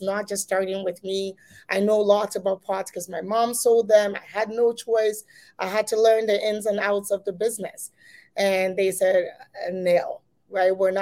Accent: Ghana; now in Canada; And I'm not from Canada. I'm Ghanaian. And so even if, I live here, I always have to think about back home

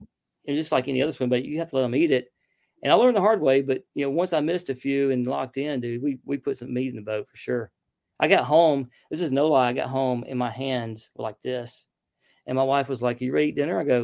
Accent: Alabama, United States; Like, I grew up near Lake Martin in Alabama, and those spots over there are different.

